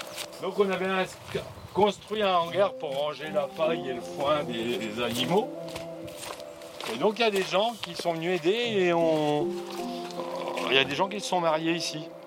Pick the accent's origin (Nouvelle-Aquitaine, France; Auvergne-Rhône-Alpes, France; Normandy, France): Auvergne-Rhône-Alpes, France; Clermont-Ferrand; Oui, moi je venais comme je suis né à Clermont. J'ai toujours vécu à Clermont. Je venais jouer là, ouais, à 12 ans, je venais là.